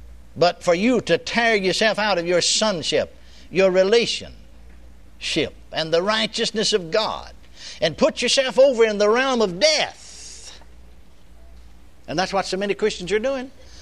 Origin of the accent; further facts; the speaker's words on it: Texas, United States; I remember when I first came over among Pentecostal people. Down in Texas. I was born and raised in Texas.